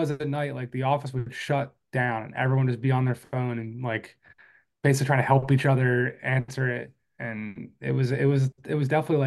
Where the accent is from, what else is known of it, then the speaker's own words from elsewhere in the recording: New Jersey, United States; now in New York, United States; I'm from South Jersey, Philly area. Maybe I'm skipping ahead, but I live in New York now.